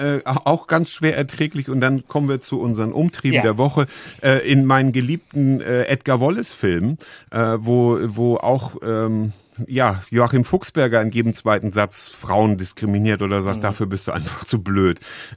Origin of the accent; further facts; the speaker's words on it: Germany; Und dann habe ich als Deutscher versucht, das auch einzuordnen